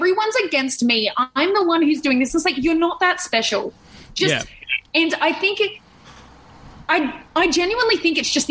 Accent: Sydney, New South Wales, Australia; growing up in Sydney, like they're not like, you know, I mean, they're not prevalent as that misinformation.

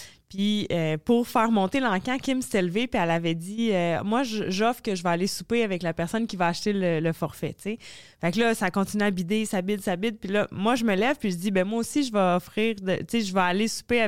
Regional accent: Trois-Rivières, Quebec, Canada; moi, je viens de Trois-Rivières, du bas du Cap, où ça peut amarre d'usine à papier, tu sais.

